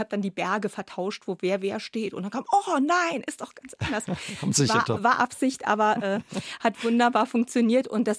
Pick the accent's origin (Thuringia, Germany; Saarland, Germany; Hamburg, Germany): Saarland, Germany; Mettlach; ich will unbedingt was in meiner Heimatgemeinde Mettlach machen.